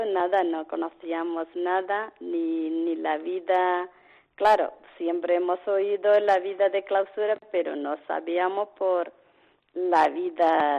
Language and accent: Spanish; India; Spanish is a second language; now in Ávila, Spain; todas las que estamos en Ávila, en esta comunidad, todas somos de la India.